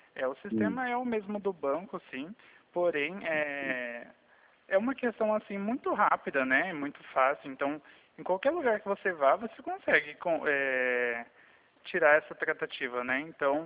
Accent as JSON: {"language": "Portuguese", "town": "Sorocaba", "region": "São Paulo", "country": "Brazil", "said": "Não, eu sou de Sorocaba, tá?"}